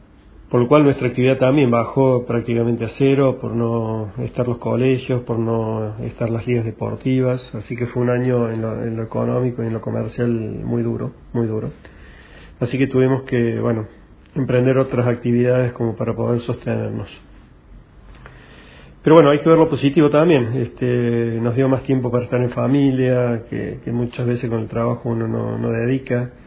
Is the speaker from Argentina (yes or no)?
yes; Argentina; now in Miami, United States; soy argentino, vivo en Miami, Estados Unidos hace 5 años.